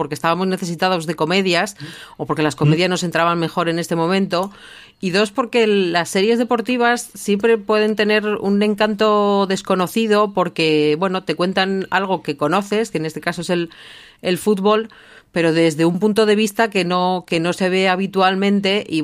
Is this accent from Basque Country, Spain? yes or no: yes; Basque Country, Spain; yo como vasca